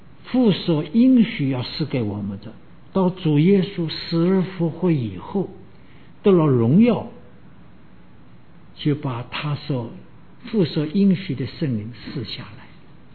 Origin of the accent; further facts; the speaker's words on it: China; 你不要以我们中国人有一种文化的缘故